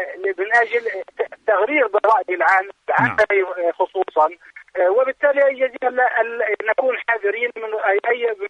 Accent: Palestine; يعني كفلسطينيين وكل من يتعاطف مع القضية الفلسطينية

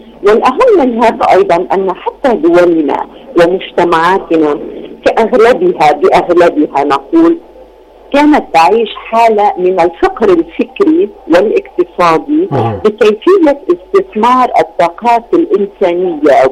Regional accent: Lebanon; فوجئت وأنا الآتية من لبنان

